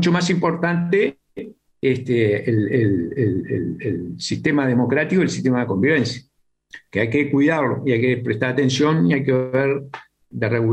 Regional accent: Uruguay; Acá voy a hablar como uruguayo

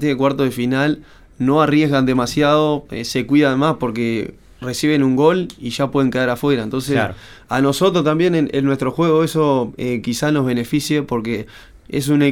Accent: Uruguay; y también siendo uruguayo, llevamos en la sangre esa gana de ganar siempre

